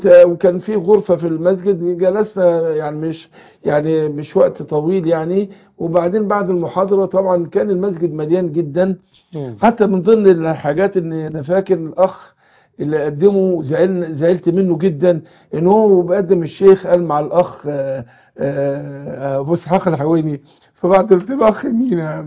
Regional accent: Suez, Suez Governorate, Egypt; born there; في محافظة السويس اللي هي مسقط رأسي

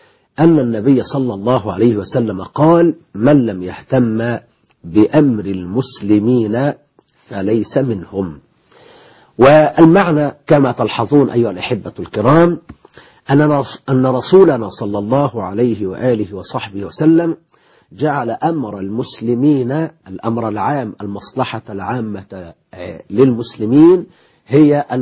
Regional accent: Egypt; بلدنا مصر

